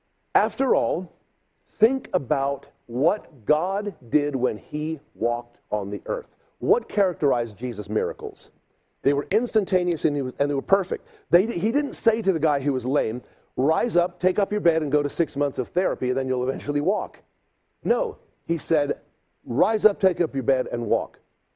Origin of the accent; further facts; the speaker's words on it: South Africa; When I was growing up in South Africa